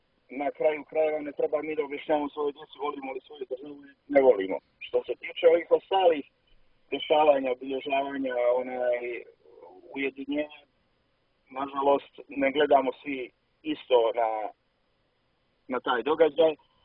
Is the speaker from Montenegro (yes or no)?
yes; Montenegro; Nismo mi Rusi u Crnoj Gori, mi smo Srbi Crnogorci u Crnoj Gori